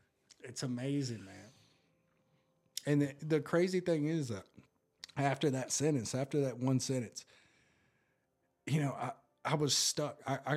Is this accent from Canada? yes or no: no; Tennessee, United States; these were liquors that I could only get from my hometown in Tennessee. Like, I went to Tennessee to get these.